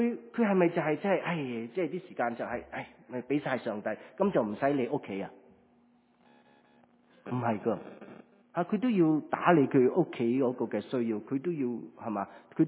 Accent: China; 犹太人和我们中国人都有类似的地方

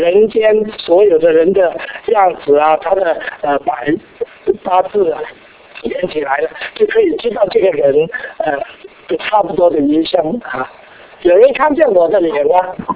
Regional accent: Guangzhou, Guangdong, China; first language Cantonese; Chinese is a second language; also born or lived in Beijing; 因为我们从广州，我父亲做海关的，所以他就生我的时候是在北京。所以呢，你说一路的带领，如果我不在北京出生的话呢，我今天不敢再站在这里讲那个一半半的国语

